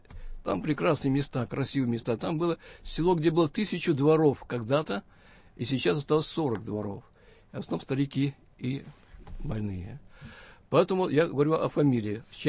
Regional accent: Baku, Azerbaijan; moved away; Я уехал из Баку давно, 40 лет тому назад. Но мои связи с Баку, с селом Ивановка, там, Шамахой и прочее осталось постоянно.

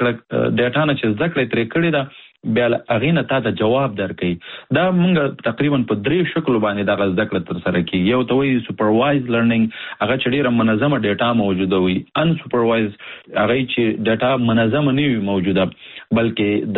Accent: Nangarhar, Afghanistan; زه د افغانستان د ننګرهار ولایت څخه يم

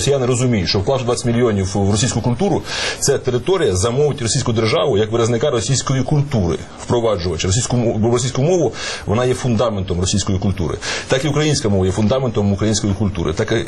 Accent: Dnipro, Dnipropetrovsk Oblast, Ukraine; Я з Дніпра

